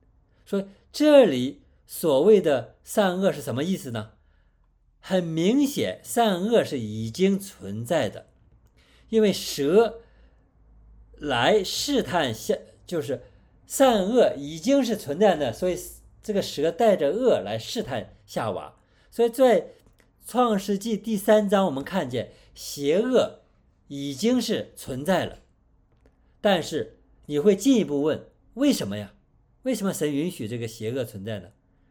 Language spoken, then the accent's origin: Chinese; China; 我们中国人说我们人人都有良心，或者都有是非之心